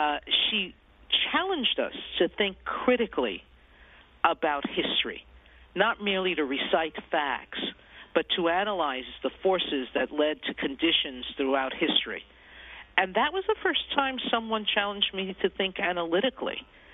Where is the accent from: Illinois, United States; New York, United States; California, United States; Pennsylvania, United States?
New York, United States; Bronx; I was a protected kid from a Puerto Rican family. Still, I was living then in Co-op City, but most of my family was still in the South Bronx, and I visited them regularly.